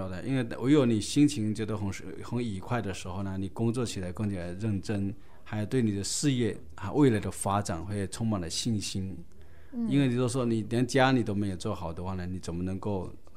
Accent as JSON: {"language": "Chinese", "country": "China"}